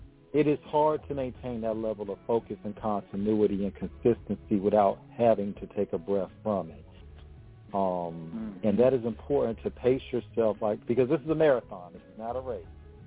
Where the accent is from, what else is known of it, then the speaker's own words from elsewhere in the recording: Hampton Roads, Virginia, United States; he's from this area, my hometown, Hampton Roads, Virginia